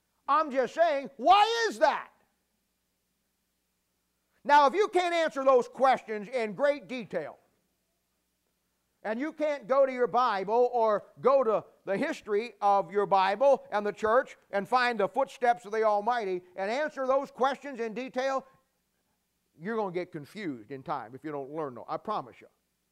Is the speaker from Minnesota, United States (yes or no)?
no; Ohio, United States; We're from Ohio, see, so I'm somewhat of an Ohio State fan.